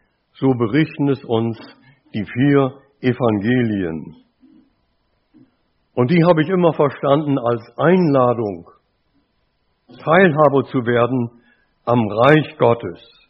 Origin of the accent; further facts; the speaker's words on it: Germany; in meiner Heimatstadt, ich lebte ja an der Weser damals, lauter Werftarbeiter